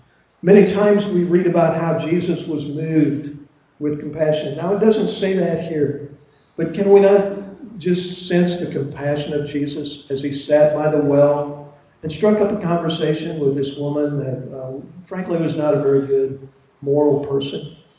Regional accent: Illinois, United States; We're from Illinois, back in on the mainland.

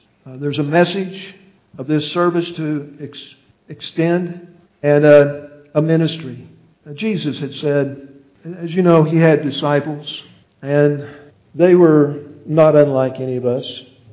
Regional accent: Illinois, United States; now in California, United States; We came from Illinois, many of you know, and Illinois is a little different than California.

